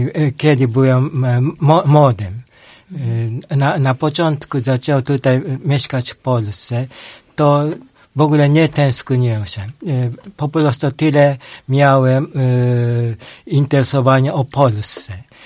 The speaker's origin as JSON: {"language": "Polish", "country": "Japan", "second_language": "Polish", "moved": "yes", "lives_now": "Poland", "said": "Ale mogę tutaj być i tak tęsknić o Japonię, rodziców."}